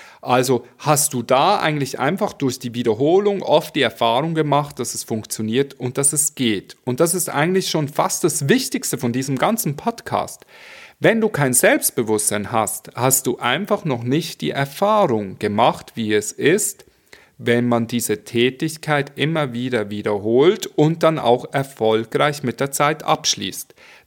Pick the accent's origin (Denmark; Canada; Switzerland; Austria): Switzerland; first language Swiss German; ich war Schweizer, also ich bin immer noch Schweizer, aber meine Muttersprache ist Schweizerdeutsch. Ich war aber in Deutschland auf einer Schauspielschule und damals hatte ich noch so diesen Hardcore … Akzent in meinem Hochdeutsch.